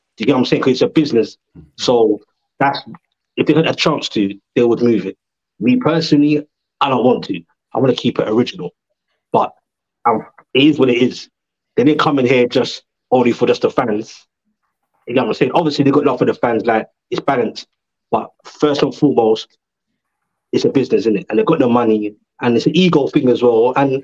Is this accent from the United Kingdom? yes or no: yes; London, United Kingdom; And as a Londoner, I'm from London.